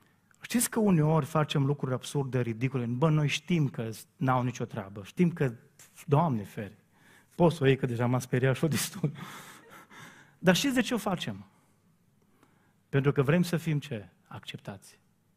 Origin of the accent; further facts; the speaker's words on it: Brădet, Romania; dintr-o dată în satul meu, aveam o frizeriță de pe vremea Ceaușescu care își făcea cruce când auzea ce îi cerem, cum i-am cerut noi să ne tundă. Imaginați-vă vreo 40-45 de copii din Brădet